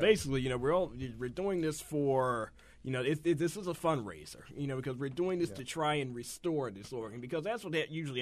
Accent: Baltimore, Maryland, United States; Yeah, I grew up there, and that was really where I had my first official, you know, position.

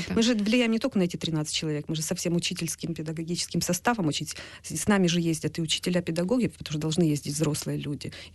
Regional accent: Kyiv, Ukraine; Нет, я киевлянка.

